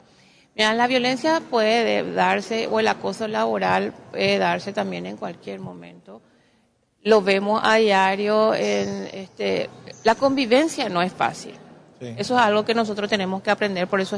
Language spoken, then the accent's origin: Spanish; Paraguay; como familia paraguaya que somos